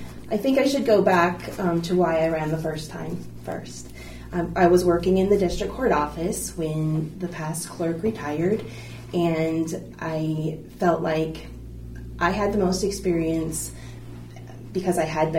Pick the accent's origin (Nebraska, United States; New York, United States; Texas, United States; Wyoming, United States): Wyoming, United States; Buffalo; Well, I grew up in Buffalo. I graduated from Buffalo High School and attended some college.